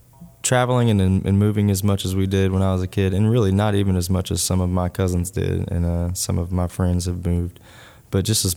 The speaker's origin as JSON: {"language": "English", "town": "Xenia", "region": "Ohio", "country": "United States", "tie": "born or raised there", "also_born_or_lived": "Alaska / Alabama / Dayton", "said": "I was born in Alaska. Okay. My older sister was born in Shreveport. And then from Alaska, we went to Alabama, where my younger sister was born. And then from Alabama, we went to Ohio in Dayton, preschool to kindergarten in Dayton."}